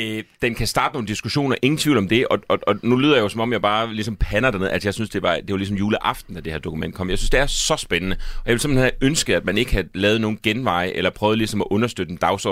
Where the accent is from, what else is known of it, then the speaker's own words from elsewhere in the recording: Region of Southern Denmark, Denmark; Altså, jeg er fra Sønderjylland. Alt andet end landmand dernede er jo noget hemstregim